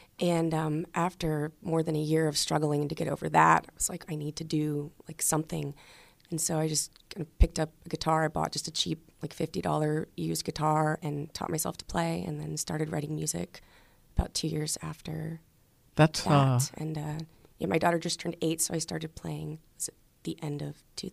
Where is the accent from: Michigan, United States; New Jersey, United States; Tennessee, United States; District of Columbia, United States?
Michigan, United States; Detroit; born there; also born or lived in Cincinnati / Harrisburg / Kansas City; now in Pittsburgh, United States; I moved here in 1996, right before I started high school. I was born in Detroit, and then I moved to Cincinnati, then Harrisburg, then Kansas City, then here in 1996.